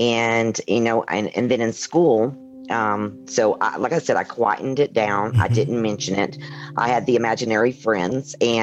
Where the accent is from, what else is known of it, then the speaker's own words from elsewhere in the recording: Tennessee, United States; Yes. I was raised in Tennessee.